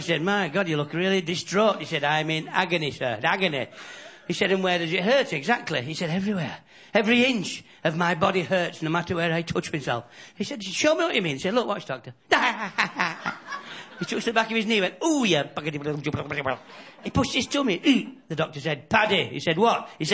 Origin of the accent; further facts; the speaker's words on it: Yorkshire and the Humber, United Kingdom; I'm a Yorkshire man, bread and butter. And, now, although I am from Yorkshire, if I do the clubs around Wigan and places like that, a lot of people seem to think I'm from Kent.